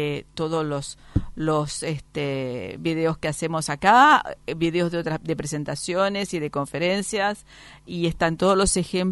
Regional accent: Rufino, Santa Fe, Argentina; Soy de Rufino, así que una infancia muy con siesta

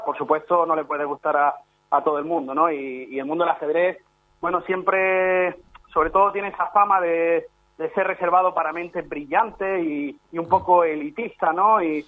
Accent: Granada, Andalusia, Spain; now in Florianópolis, Brazil; luego ya pues a Granada, a mi ciudad natal, ahí a disfrutar un poco de la familia

